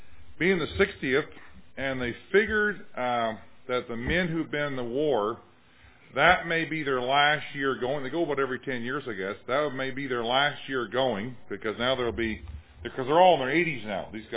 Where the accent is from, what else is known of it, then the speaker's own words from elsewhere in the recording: Canada; I'm a Canadian, but I get choked up. I'm a Moody grad from Chicago, so I spent 5 years in America getting an education, so I'm part American, I guess